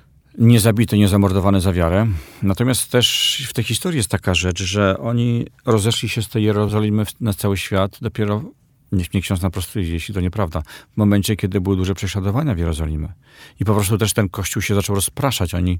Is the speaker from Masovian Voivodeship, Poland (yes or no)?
yes; Warsaw, Masovian Voivodeship, Poland; No ja jestem z Warszawy